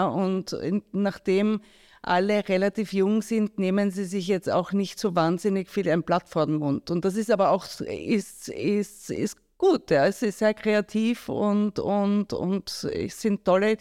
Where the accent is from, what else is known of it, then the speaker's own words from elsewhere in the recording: Graz, Styria, Austria; weil ich bin in Graz aufgewachsen